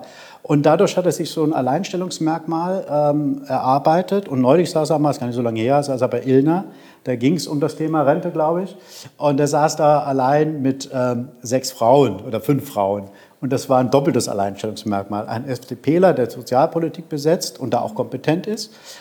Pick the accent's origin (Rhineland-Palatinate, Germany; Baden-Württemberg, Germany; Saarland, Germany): Saarland, Germany; Saarbrücken; ich bin aus Saarbrücker sogar